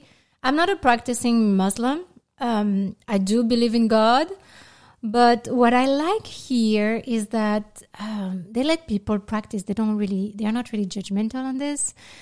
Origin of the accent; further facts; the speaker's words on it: France; I was born in France and I grew up in France and everything.